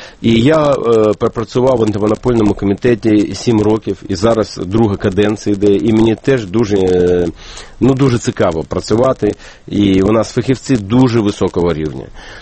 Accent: Odesa, Odesa Oblast, Ukraine; Одеса – це моє рідне місто, і я там буваю дуже часто.

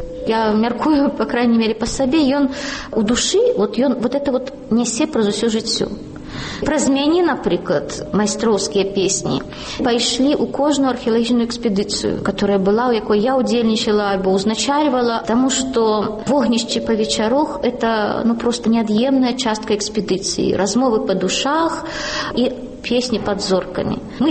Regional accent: Slonim, Grodno Region, Belarus; born or raised there; moved away as an adult

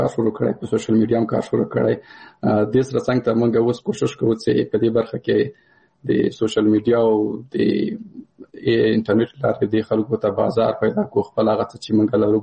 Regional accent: Paktia, Afghanistan; مثال زه د کابل د پکتیا يم

